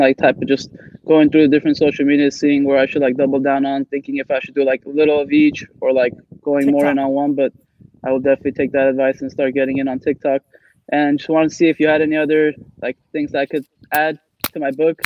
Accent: Los Angeles, California, United States; I'm from Los Angeles.

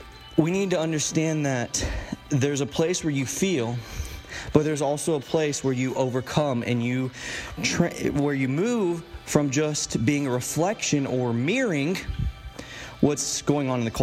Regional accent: Tampa, Florida, United States; So, for example, I'm from Tampa, Florida. It got to the point, guys, where you could blindfold me and I would know where I was at in Tampa based on what I felt.

